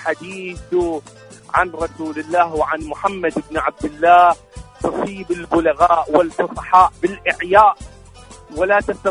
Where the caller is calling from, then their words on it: Iraq; من العراق